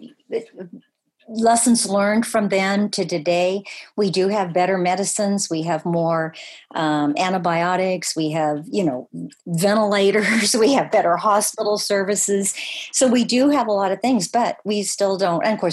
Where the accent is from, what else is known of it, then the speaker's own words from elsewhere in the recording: Chico, California, United States; when our family came to Chico, they didn't have a lot of money. We were probably, I always say to people, I was born and raised in Chico, but we were one of the poor folk.